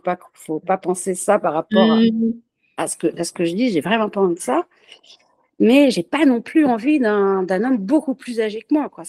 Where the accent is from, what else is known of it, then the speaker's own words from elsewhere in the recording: Paris, Île-de-France, France; moi, je vis à Paris et je suis née à Paris